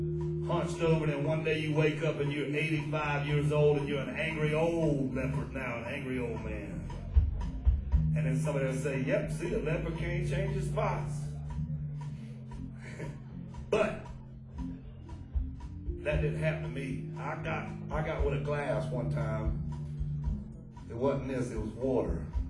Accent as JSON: {"language": "English", "region": "Florida", "country": "United States", "said": "I'm from Florida. I don't sweat."}